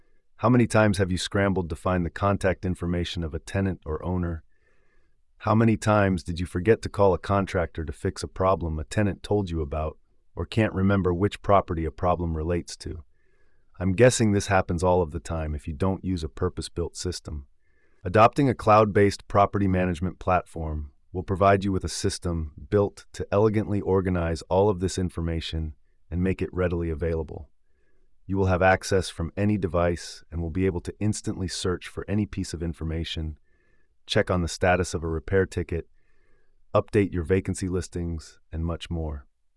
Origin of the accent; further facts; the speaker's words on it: Kelowna, British Columbia, Canada; take a look at this article from a local company in my hometown in Kelowna